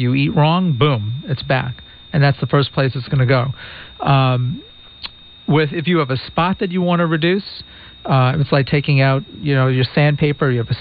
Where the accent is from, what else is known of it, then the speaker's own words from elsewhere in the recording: New York, United States; now in Michigan; I'm a New Yorker. I'm here. I like the state of Michigan.